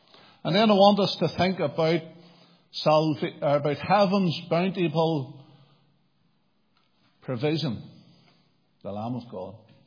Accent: Lurgan, Northern Ireland, United Kingdom; We are all from Lurgan after all. We're a wee bit crooked anyway.

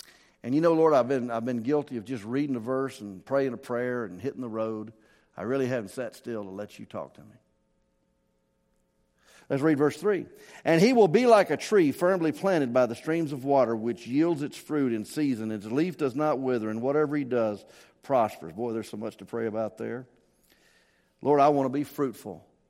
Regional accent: Memphis, Tennessee, United States; also born or lived in North Mississippi; I'm a redneck from Memphis and North Mississippi. That's who I am.

